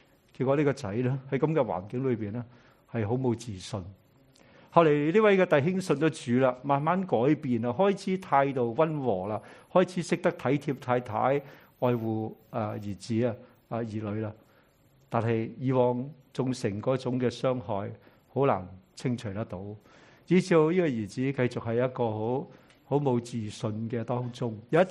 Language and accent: Chinese; China; 我自夸、张狂，我们中国人讲话自我膨胀，这个是同样类似的意思。